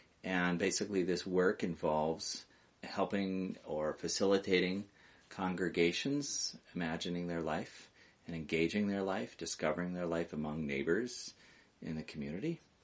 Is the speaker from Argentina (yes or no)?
no; Seattle, Washington, United States; I have served the village this last week as the Living Word presenter. I come from the Seattle area.